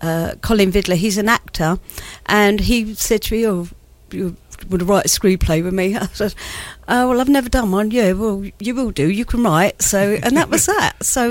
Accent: Harlow, East of England, United Kingdom; also born or lived in London; I was born in London, but grew up in a new town, which was Harlow in Essex.

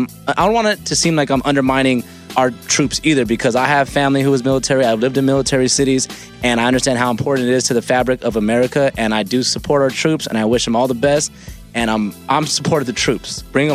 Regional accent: United States; I mean, the most frightening thing for me as an American is when people say

